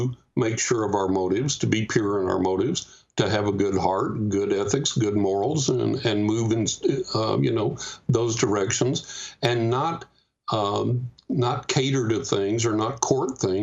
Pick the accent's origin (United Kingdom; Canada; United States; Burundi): United States; Texas; accent: Texas; I grew up in West Texas, and I got that Texas accent still.